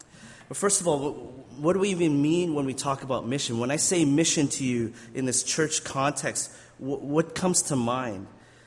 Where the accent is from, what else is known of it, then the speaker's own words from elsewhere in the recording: Regina, Saskatchewan, Canada; I grew up in Alliance Church back in Regina when I grew up.